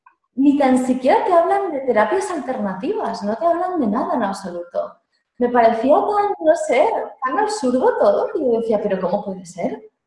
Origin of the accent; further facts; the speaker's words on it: Valencia, Valencian Community, Spain; born there; nací en Valencia hace 40 años.